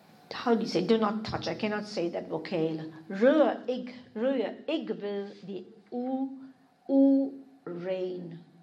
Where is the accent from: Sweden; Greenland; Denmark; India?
India; jeg er først en kristen, og bagefter er jeg en inder.